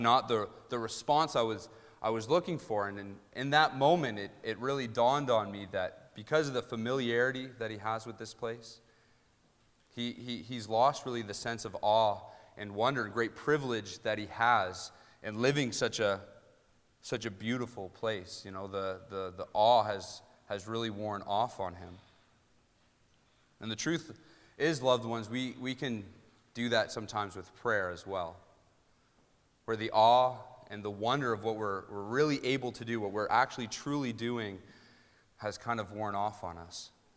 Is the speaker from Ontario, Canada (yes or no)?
yes; Ontario, Canada; and, you know, I'm from Ontario, and I know we like to fight and say that there are mountains in Ontario.